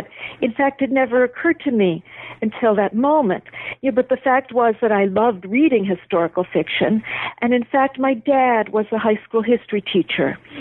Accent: Buffalo, New York, United States; born or raised there

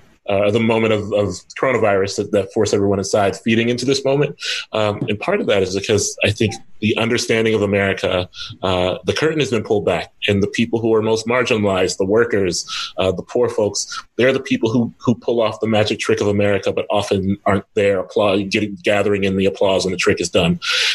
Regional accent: Ohio, United States; I'm from Ohio, you know, birthplace of funk music.

